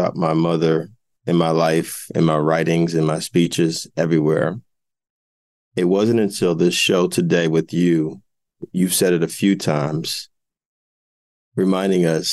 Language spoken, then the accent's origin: English; Jersey City, New Jersey, United States; I got a whole system, a Yael Van Zandt, in place for my mother in my hometown of Jersey City.